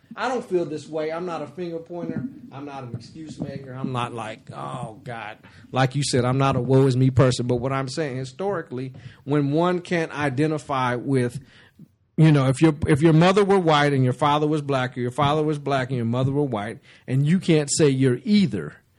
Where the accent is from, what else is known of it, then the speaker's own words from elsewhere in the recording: Ann Arbor, Michigan, United States; moved away; When we moved here from Ann Arbor, Michigan in 1978, it seems like as soon as I got off the plane, white boy, yellow, pale nigga.